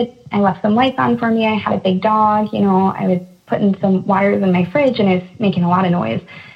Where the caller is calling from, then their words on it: Iowa, United States; I'm calling from Iowa.